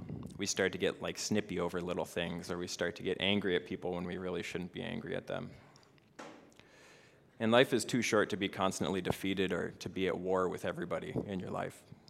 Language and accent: English; Wisconsin, United States; I was raised in Wisconsin.